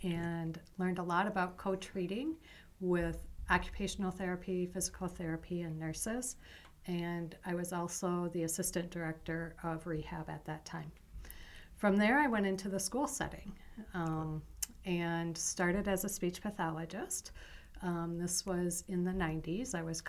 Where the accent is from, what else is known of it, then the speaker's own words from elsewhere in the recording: Iowa, United States; I was born and raised in Iowa.